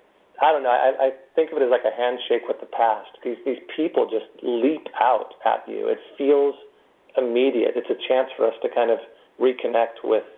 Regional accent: California, United States; And I grew up in Southern California.

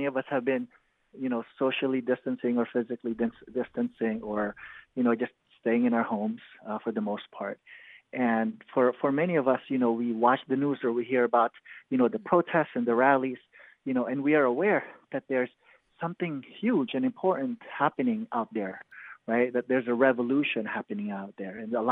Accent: Philippines; especially as a Filipino person, you know, we need to go deeper. I mean, you know, many Filipinos are very religious too.

